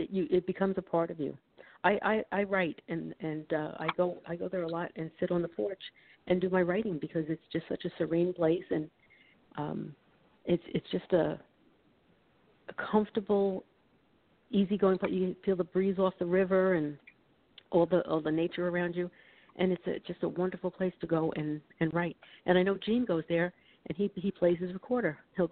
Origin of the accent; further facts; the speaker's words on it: Brooklyn, New York, United States; Yeah, it was very different from where I grew up in Brooklyn, New York, where the houses were all attached